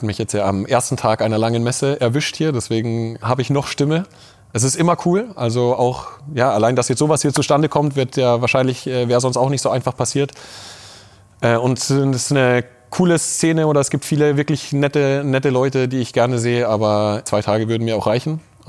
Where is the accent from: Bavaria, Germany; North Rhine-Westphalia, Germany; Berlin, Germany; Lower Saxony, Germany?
Bavaria, Germany; Munich; born there; Also als geborener Münchner ist das was ein bisschen zur Kultur dazu gehört.